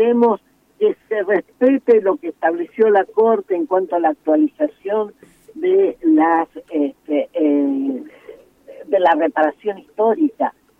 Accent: Misiones, Argentina; yo soy de Misiones, por eso lo conozco el tema, padecen el tema de las distancias

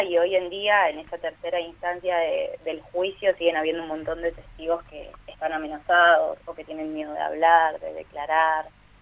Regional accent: Buenos Aires, Argentina; moved away; yo soy de Buenos Aires y vivo acá hace bastantes años

